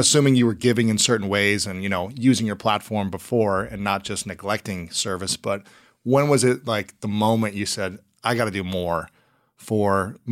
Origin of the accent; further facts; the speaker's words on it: Ohio, United States; also born or lived in St. Louis; Yeah, I'm from Ohio, but I lived in St. Louis